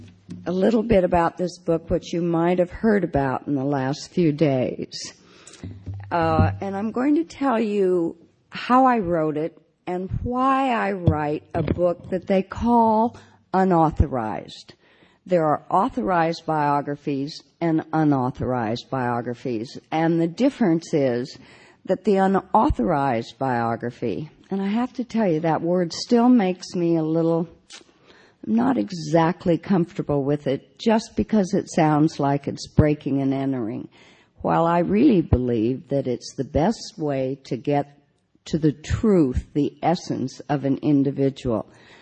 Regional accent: Washington, District of Columbia, United States; I'm from Washington, D.C.

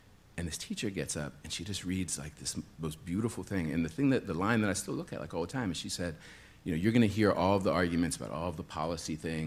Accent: Penn Hills, Pennsylvania, United States; So when I went back to Penn Hills, the community where I grew up outside of Pittsburgh, I went back to see my old house

